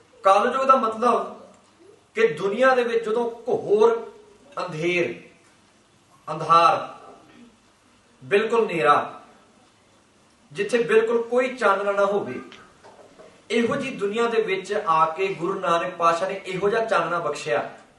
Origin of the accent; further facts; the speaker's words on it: England, United Kingdom; Punjabi is a second language; ਮੇਰਾ ਬਚਪਨ ਮੇਰਾ ਜਨਮ ਇੰਗਲੈਂਡ ਦਾ ਹੀ ਆ, ਤਾਂ ਕਰਕੇ ਪੰਜਾਬੀ 'ਚ ਥੋੜ੍ਹੀ ਢਿੱਲ ਆ